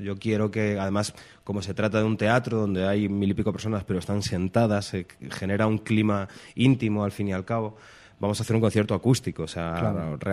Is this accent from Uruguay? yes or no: no; Leganés, Community of Madrid, Spain; soy de Leganés, he crecido aquí bastantes años.